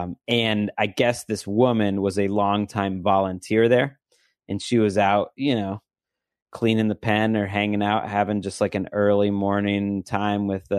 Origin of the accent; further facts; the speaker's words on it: Massachusetts, United States; my home state, Massachusetts